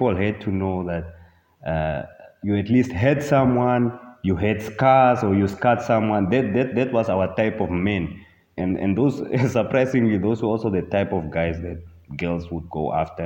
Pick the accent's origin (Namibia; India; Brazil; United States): Namibia; Windhoek, Khomas; I was born and raised in Windhoek, Namibia.